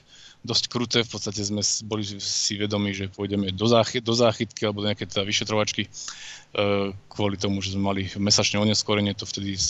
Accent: central Slovakia, Slovakia; Som zo Slovenska, približne nazvem to nejak v tej strednej časti, nejako by som povedal stredno-severnej, stredno-severno-západnej.

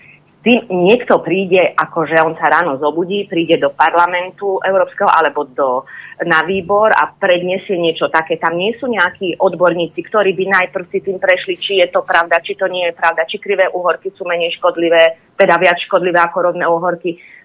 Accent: Košice, Košice Region, Slovakia; Košice, okolie.

